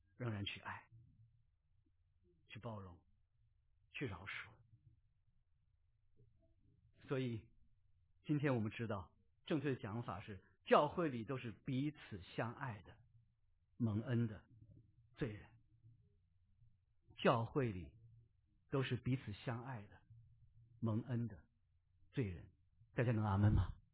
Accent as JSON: {"language": "Chinese", "country": "China", "tie": "born or raised there", "said": "我是因为生在新中国，长在红旗下啊"}